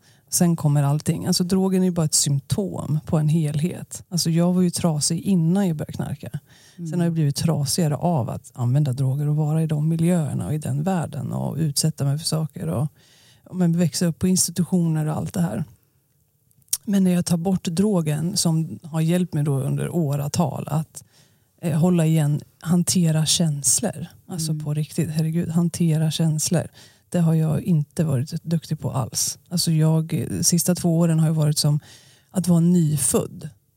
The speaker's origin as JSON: {"language": "Swedish", "town": "Örebro", "region": "Örebro County", "country": "Sweden", "tie": "born or raised there", "said": "Ja, det är ju min hemstad, så det tror jag att man gör."}